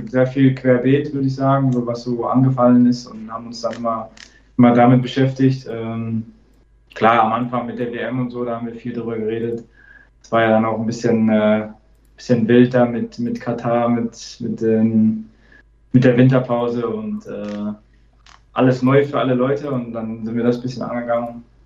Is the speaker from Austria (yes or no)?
no; Dortmund, North Rhine-Westphalia, Germany; Also in Dortmund ist jetzt auch nicht viel mehr los, da wo ich her bin.